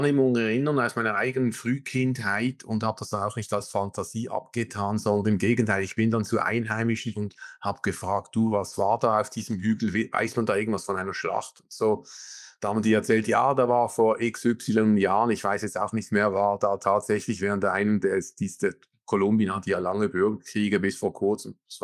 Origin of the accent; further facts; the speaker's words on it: Switzerland; Ich bin ursprünglich Schweizer, wie man unschwer hört.